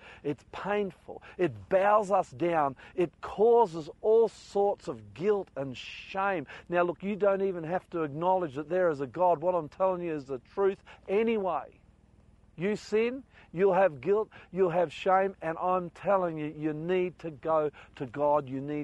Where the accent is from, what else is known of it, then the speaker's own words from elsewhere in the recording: Queensland, Australia; I'm a boy from Queensland. I had never seen snow.